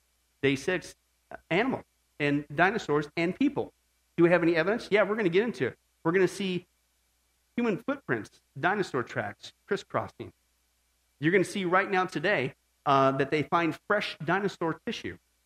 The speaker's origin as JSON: {"language": "English", "region": "Midwest", "country": "United States", "tie": "born or raised there", "said": "I was growing up in the Midwest, right?"}